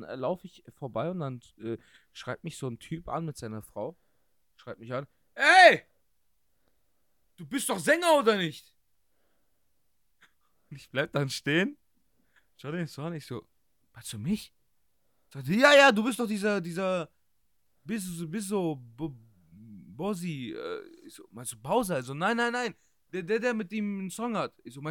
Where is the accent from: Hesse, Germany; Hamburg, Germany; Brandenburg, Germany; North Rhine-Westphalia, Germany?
North Rhine-Westphalia, Germany; Düsseldorf; Düssel. Nutze, wir sind Düsseldorfer.